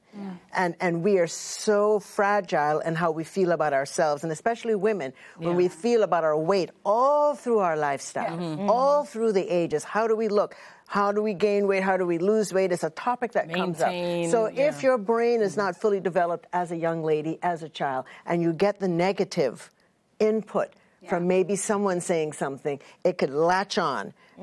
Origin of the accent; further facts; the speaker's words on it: Trinidad & Tobago; we all live in certain cultures, and I'm Trinidadian.